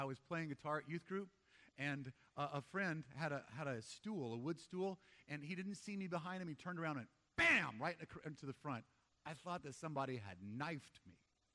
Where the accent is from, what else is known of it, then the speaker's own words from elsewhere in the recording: Memphis, Tennessee, United States; But I grew up in Memphis, Tennessee part of the time, and we had tornadoes regularly.